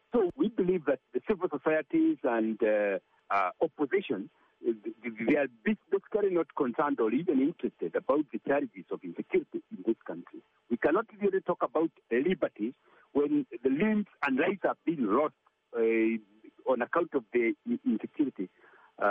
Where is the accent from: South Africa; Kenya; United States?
Kenya; as a Kenyan